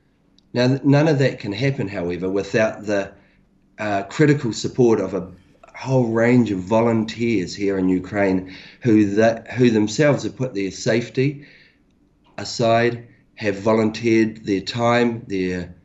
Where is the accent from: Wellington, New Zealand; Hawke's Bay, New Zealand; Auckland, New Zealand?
Hawke's Bay, New Zealand; done musical performances in my hometown Hawke's Bay, or home region Hawke's Bay.